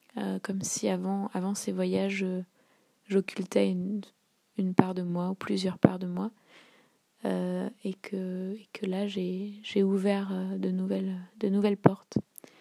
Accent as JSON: {"language": "French", "town": "Paris", "region": "Île-de-France", "country": "France", "tie": "born or raised there", "said": "J'étais à Paris, j'ai grandi à Paris"}